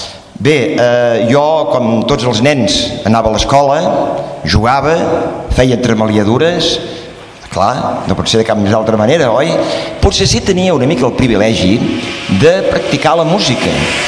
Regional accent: Sant Celoni, Catalonia, Spain; També recordo molt i gratament de la meva infantesa viscuda a Sant Celoni.

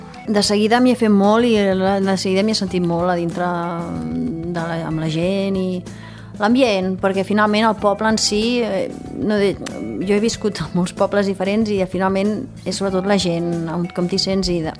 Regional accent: Girona, Catalonia, Spain; Perquè jo soc de Girona.

